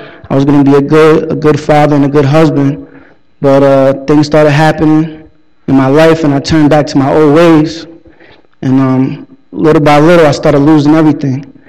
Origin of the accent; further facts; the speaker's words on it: Jersey City, New Jersey, United States; I'm from Jersey City, New Jersey. I grew up in a broken home.